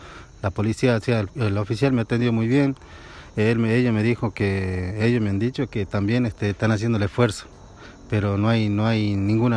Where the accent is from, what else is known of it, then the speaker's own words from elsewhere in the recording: Aguaray, Salta, Argentina; Yo vengo de Campo Durán, Aguaray.